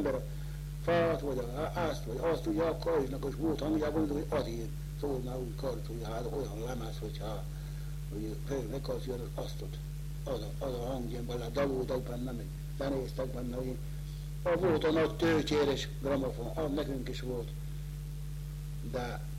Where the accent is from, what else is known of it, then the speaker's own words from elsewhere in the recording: Hungary; itt születtem ebbe a faluba, és hát a úgynevezett Szorosi úti kis házba, hát bizony én is fölcsöpörödtem